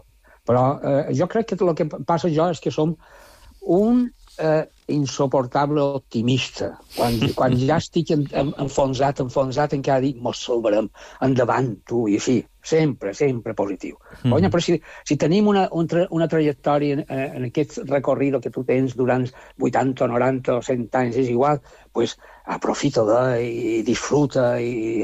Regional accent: Cartagena, Region of Murcia, Spain; born there; jo vaig néixer acabat la Guerra Civil a Espanya. I jo vaig néixer a Cartagena.

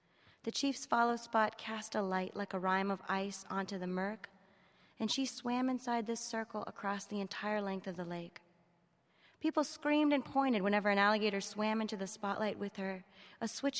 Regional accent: Florida, United States; when I went to my home state of Florida, I don't know if there are any Floridians here, no one is impressed, right?

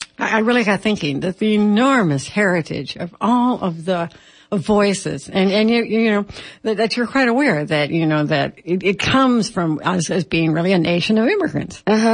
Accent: Illinois, United States; like I'm from Midwest, Illinois.

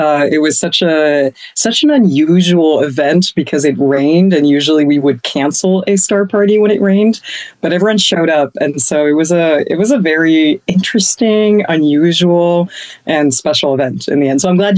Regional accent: Paris, Île-de-France, France; I didn't grow up with telescopes, and I come from Paris, which is a cloudy place.

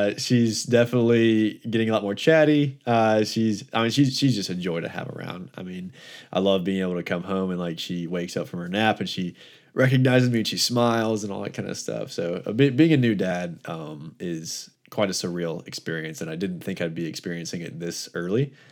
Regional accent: Mountain Brook, Alabama, United States; So I actually grew up in Mountain Brook. I went to Brookwood Forest Elementary, went through the junior high before all the renovations, the high school before all the renovations, graduated in 2019.

